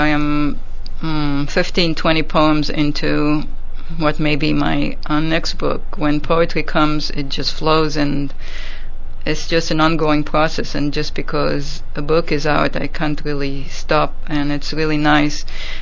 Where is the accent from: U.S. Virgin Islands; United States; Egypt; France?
Egypt; English is a second language; I must say that English is not my native language. I was brought up in Egypt, and I went to a French school